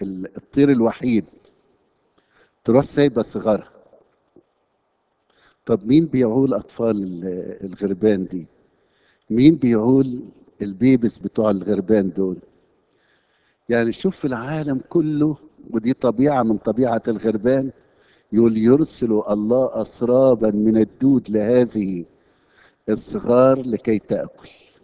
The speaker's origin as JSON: {"language": "Arabic", "country": "Egypt", "tie": "born or raised there", "said": "المسيحيين الشرقيين اللي احنا تربينا في مصر"}